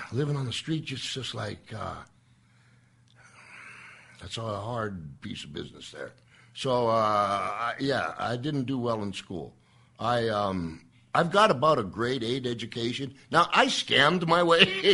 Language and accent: English; Saskatoon, Saskatchewan, Canada; born there; I was born in Saskatoon, Saskatchewan, which is one of the coldest places on earth.